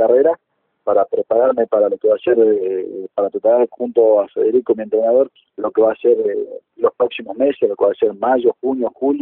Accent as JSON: {"language": "Spanish", "region": "Jujuy", "country": "Argentina", "said": "soy el único jujeño"}